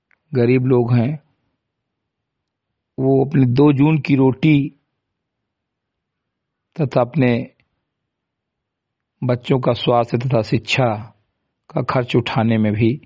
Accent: Uttar Pradesh, India; ग्राम सभा सिमरी कटाई विकास खंड मैनपुरा जनपद बहराइच का मूल निवासी हूं

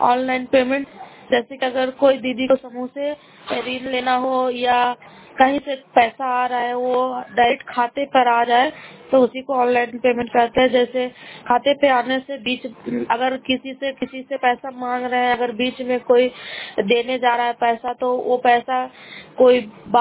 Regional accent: Hilsa, Bihar, India; मैं हिल इनौत पंचायत हिलसा प्रखंड के निवासी हूँ

